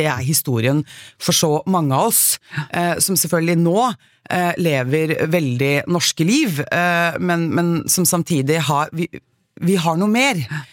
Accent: Oslo, Norway; jeg født og oppvokst I Oslo

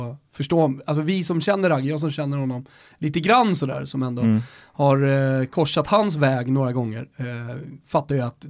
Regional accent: Stockholm, Stockholm County, Sweden; Folk tycker ju redan att vi är dryga stockholmare

